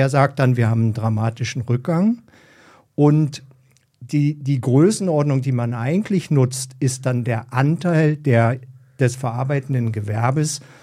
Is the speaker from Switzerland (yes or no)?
no; Berlin, Germany; Freue mich sehr, hier zu sein in Berlin. Ich komme ja aus Berlin